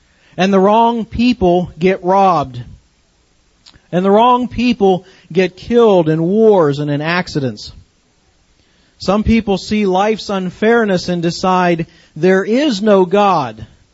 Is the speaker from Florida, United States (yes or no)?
no; Akron, Ohio, United States; not far from where I grew up in Akron, Ohio.